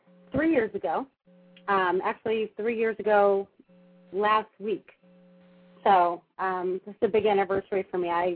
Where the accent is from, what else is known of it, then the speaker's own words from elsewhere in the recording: Los Angeles, California, United States; my grandmother lied to us when I was growing up in Los Angeles